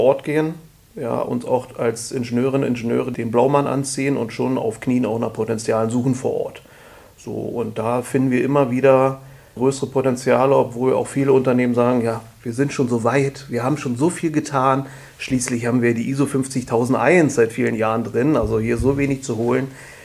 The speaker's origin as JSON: {"language": "German", "region": "Berlin", "country": "Germany", "said": "musste ich selber mal als Berliner googeln"}